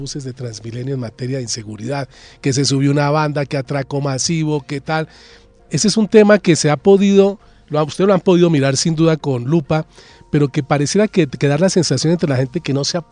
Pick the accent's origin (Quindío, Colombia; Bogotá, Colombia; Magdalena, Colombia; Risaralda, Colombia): Bogotá, Colombia; uno como bogotano, que lo soy